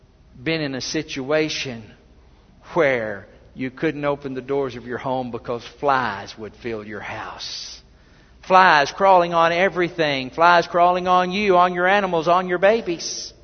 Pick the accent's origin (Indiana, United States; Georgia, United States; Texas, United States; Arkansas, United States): Arkansas, United States; Des Arc; I'm from Des Arc, Arkansas. If you've ever been to Des Arc, there's one thing we have in Des Arc. It's called mosquitoes.